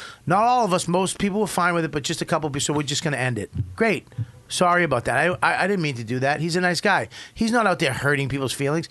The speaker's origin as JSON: {"language": "English", "town": "Boston", "region": "Massachusetts", "country": "United States", "said": "You know, like, I'm from Boston."}